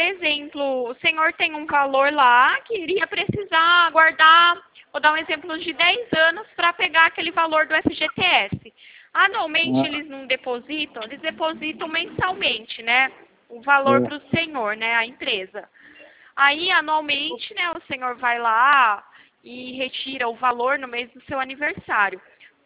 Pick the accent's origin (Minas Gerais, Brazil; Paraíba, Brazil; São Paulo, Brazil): São Paulo, Brazil; Sorocaba; eu sou de Sorocaba também.